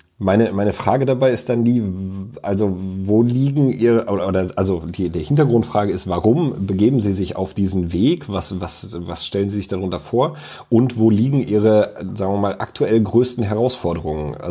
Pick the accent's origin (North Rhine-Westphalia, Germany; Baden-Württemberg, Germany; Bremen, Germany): North Rhine-Westphalia, Germany; kommen wir tatsächlich aus dem Sauerland